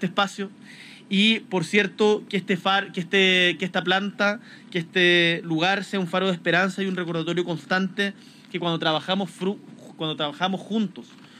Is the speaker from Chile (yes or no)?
yes; Chile; en algo de lo que estamos orgullosos como chilenos y chilenas